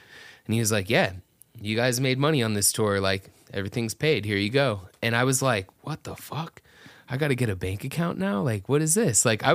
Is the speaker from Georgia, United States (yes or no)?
yes; Atlanta, Georgia, United States; also born or lived in Florida; I was born in South Florida near Miami. Mm-hmm. Lived there for like 2 years or so, 2 or 3 years. Grew up my whole life in Atlanta area where I was raised.